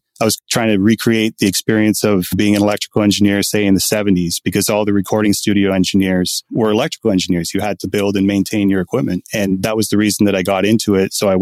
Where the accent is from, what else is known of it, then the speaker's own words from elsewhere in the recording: Kapuskasing, Ontario, Canada; I grew up in Northern Ontario in a town called Kapuskasing, in Canada.